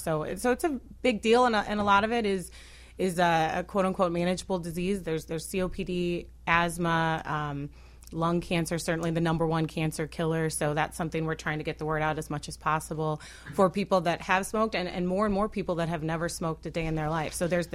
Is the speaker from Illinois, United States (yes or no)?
yes; Normal, Illinois, United States; No, I grew up in Normal, Illinois.